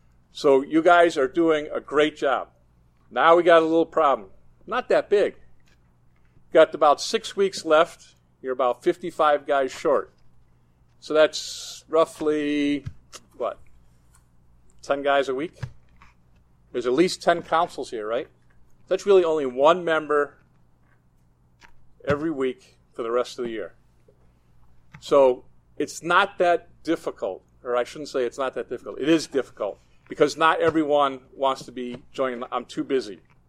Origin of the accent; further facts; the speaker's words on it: Connecticut, United States; I'm from Connecticut. I was a state deputy in Connecticut for 3 years.